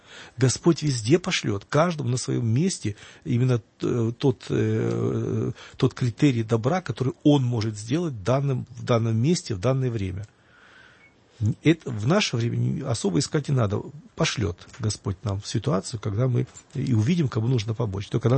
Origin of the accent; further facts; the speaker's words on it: Kyiv, Ukraine; я сам киевлянин, родился в Киеве.